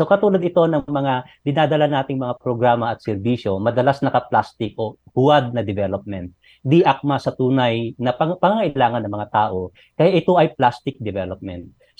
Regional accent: Ilocos Region, Philippines; Actually, dahil Ilocano ako

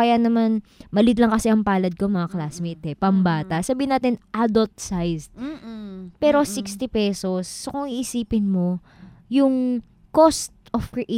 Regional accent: Malolos, Central Luzon, Philippines; Lalagyan natin siya ng sarili nating twist bilang mga taga Malolos.

